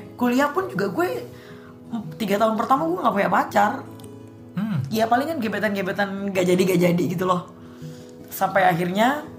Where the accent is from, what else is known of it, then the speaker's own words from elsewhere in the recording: Java, Indonesia; gue orang Jawa nih. Di Jawa tuh kan ada kayak weton. Kebetulan gue tuh Sabtu Pahing.